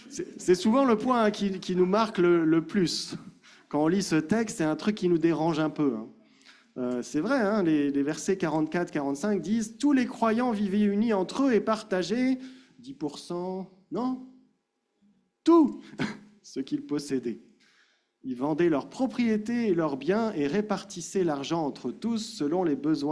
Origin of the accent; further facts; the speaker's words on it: France; En tant que Français, on aime bien passer du temps à table, hein, autour d'un bon repas.